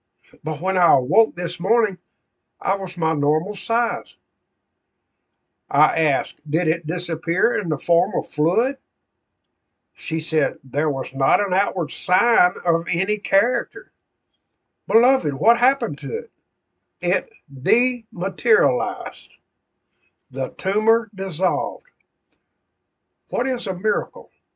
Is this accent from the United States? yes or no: yes; Illinois, United States; All of this occurred as I prayed in my hometown near Chicago.